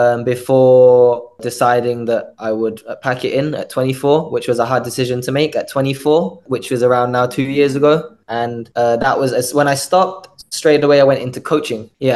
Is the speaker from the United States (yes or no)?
no; England, United Kingdom; moved away as an adult; now in Thailand; I'm from a Thai background, so my parents are Thai. But we relocated to England when I was 1 year old. So I grew up in England before relocating back to Thailand at 19.